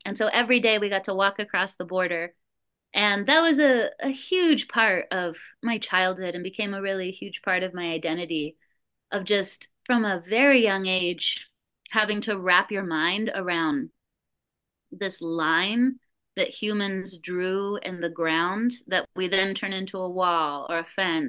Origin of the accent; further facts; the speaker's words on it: Calexico, California, United States; So I'm originally from Calexico, California, and it's a really cool border town in the southeast corner of California. It's about an hour west of Yuma, and it shares a sister city with Mexicali, Baja California.